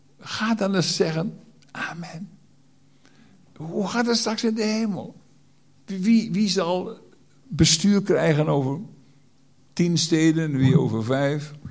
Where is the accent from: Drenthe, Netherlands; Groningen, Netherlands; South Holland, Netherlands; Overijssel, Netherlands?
Groningen, Netherlands; Schildwolde; Ik had ook wel Schildwolde willen zeggen waar ik opgegroeid ben.